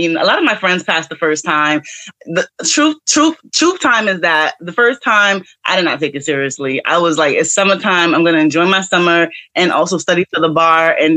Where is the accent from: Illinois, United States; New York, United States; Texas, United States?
New York, United States; Brooklyn; I don't want to say I come from the bottom, but I'm from Brooklyn, I'm from New York